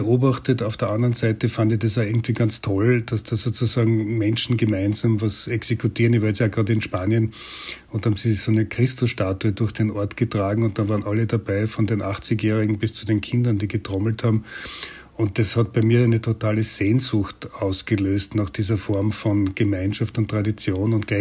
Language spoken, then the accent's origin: German; Bad Ischl, Upper Austria, Austria; also born or lived in Vienna; ich bin ja in Wien geboren und bin dann in Bad Ischl aufgewachsen